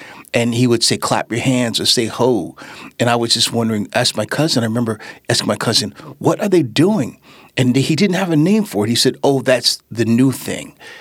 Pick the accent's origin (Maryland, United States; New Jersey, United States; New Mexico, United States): New Jersey, United States; Asbury Park; also born or lived in Brooklyn, United States; Well, I was born in Brooklyn, New York, and I was raised in Asbury Park, New Jersey.